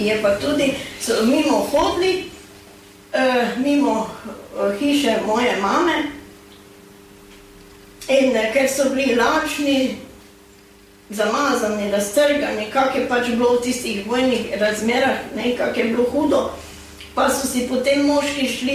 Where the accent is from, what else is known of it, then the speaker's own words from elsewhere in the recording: Studenci, Drava, Slovenia; born there; na Studence, moj rojstni kraj